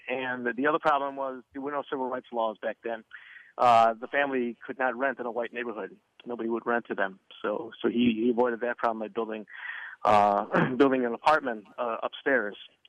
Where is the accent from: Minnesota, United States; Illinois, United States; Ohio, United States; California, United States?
Illinois, United States; Chicago; Sure. I grew up in Chicago. I am the fourth generation of my family, but the first to be born in America.